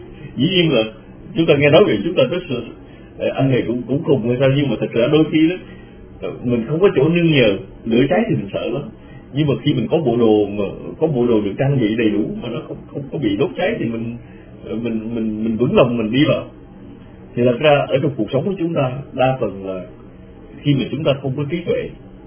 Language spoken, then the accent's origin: Vietnamese; Long Thanh, Dong Nai, Vietnam; Như là hồi nhỏ mà chúng tôi ở Long Thành đó, ở Long Thành đi vào rừng rừng đó